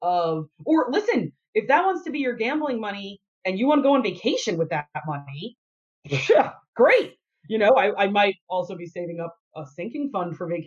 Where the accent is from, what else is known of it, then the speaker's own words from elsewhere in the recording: Northeast, United States; obviously we grew up in the Northeast